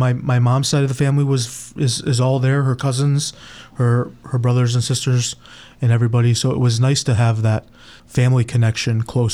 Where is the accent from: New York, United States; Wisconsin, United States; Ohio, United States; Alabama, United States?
Ohio, United States; Olmsted Falls; Yeah, west side of Cleveland, born and raised. Yeah, my family's still there.